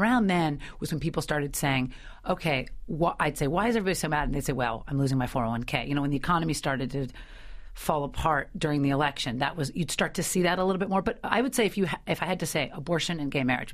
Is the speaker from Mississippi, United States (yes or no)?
no; San Francisco, California, United States; now in New York, United States; I'm a liberal. I'm from San Francisco. I live in New York.